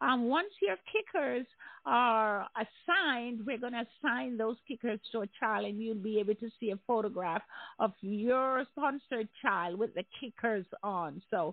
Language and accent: English; Jamaica; I'm a Jamaican, so, you know, I eat my H.